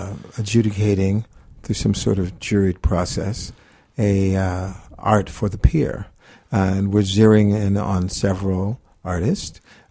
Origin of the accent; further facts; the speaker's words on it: Los Angeles, California, United States; moved away as an adult; Well, I am from Los Angeles, and since arriving here 20 years ago, I would refer to myself as this dazzling urbanite in a up-south southern city.